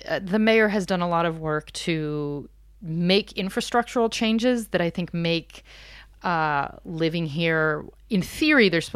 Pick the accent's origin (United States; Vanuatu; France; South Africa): United States; Pennsylvania; I didn't grow up living in a super urban environment. I grew up outside of Philadelphia. So definitely a little bit more residential than, you know, metropolis.